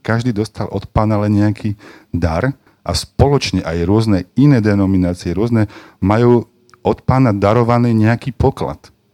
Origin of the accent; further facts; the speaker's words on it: Vestenice, Trenčín Region, Slovakia; ja si pamätám u nás vo Vesteniciach prečím žakom partia a bolo to také úžasné